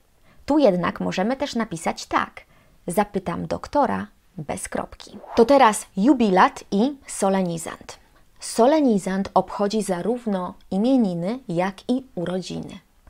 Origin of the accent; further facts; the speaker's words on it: Lublin Voivodeship, Poland; accent: Lublin region; ja dawniej tak mówiłam, ponieważ jest to wymowa charakterystyczna dla mieszkańców Lubelszczyzny, a ja z Lubelszczyzny pochodzę i chyba Podkarpacia.